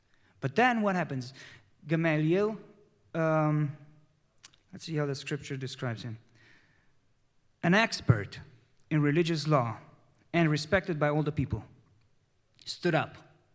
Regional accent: Austria; we Pentecostals, I grew up in Austria, are kind of like a small portion.

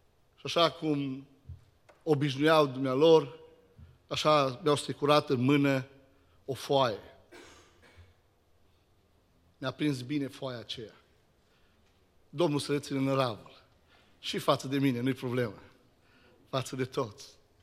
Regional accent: Gherla, Cluj County, Romania; Imaginați-vă voi un copil de la Gherla. Nu din închisoare, dar eram de la Gherla totuși.

